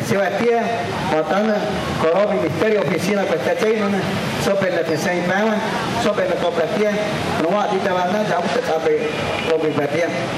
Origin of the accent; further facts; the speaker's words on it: Venezuela; sin colores partidistas, como humanos, como venezolanos. Defendamos nuestra identidad cultural.